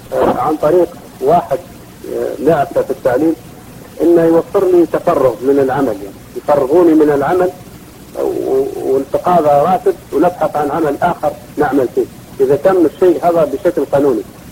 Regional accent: Libya; ومشروع الجواز عندنا أنا كان نسيت من ليبيا يا شيخ

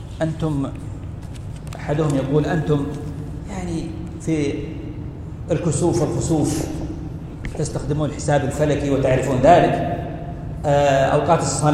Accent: Saudi Arabia; عندنا في بلدنا المملكة العربية السعودية

